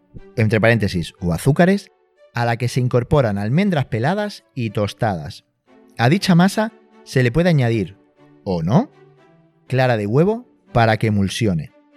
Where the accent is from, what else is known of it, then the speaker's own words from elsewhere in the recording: Catalonia, Spain; no, yo soy catalán